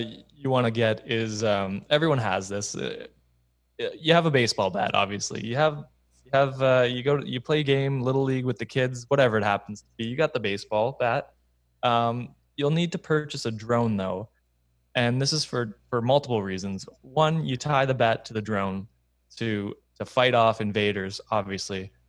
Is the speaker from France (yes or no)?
no; Canada; I'm from Canada. We don't have those things.